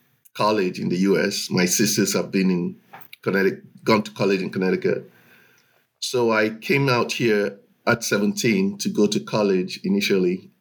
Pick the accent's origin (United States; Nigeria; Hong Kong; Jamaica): Nigeria; South East; also born or lived in Northern Nigeria; So I'm from the southeastern part of Nigeria. I was born in Nigeria. I went to school in the northern part of Nigeria